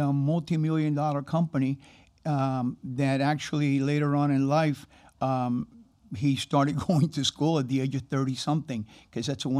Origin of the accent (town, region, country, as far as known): Miami, Florida, United States; born or raised there; also born or lived in Havana